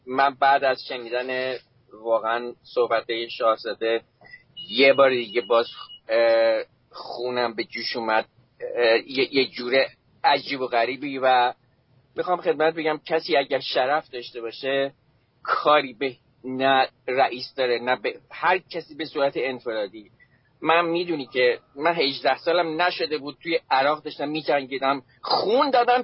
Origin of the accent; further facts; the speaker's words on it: Iran; میخوام به عنوان یه ایرانی یه کاری بکنم.